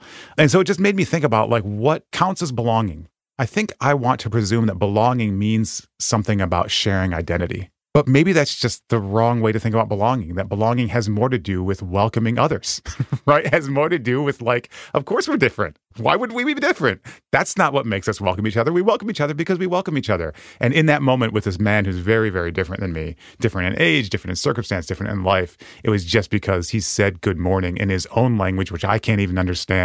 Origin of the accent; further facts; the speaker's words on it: Michigan, United States; So I grew up in Western Michigan, and I was a child in the 80s, and I also am Japanese. My mom is from Japan.